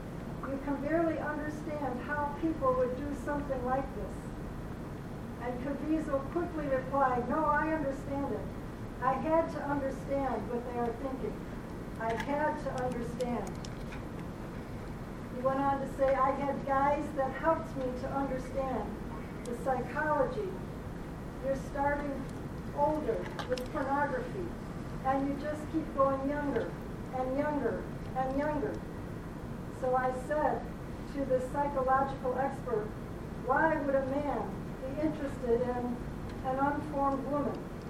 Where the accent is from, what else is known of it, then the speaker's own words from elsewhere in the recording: Plano, Texas, United States; I'm from Plano.